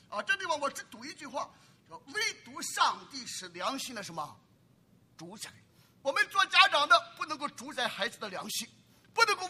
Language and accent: Chinese; China; now in United States; 过去我在中国大陆长大，对中国大陆宣教